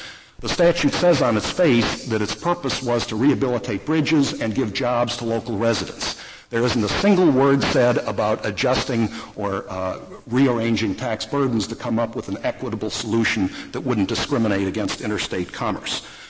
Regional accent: Illinois, United States; The range is from $36 up to $2,200 in my home state of Illinois.

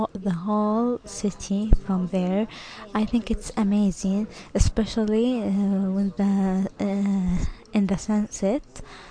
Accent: Riyadh, Riyadh Province, Saudi Arabia; English is a second language; I came from Saudi Arabia, from Riyadh.

